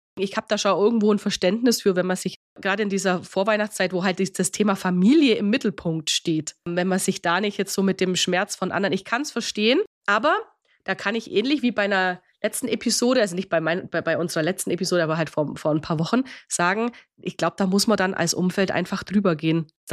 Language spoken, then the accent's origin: German; Bavaria, Germany; also bei uns in Bayern.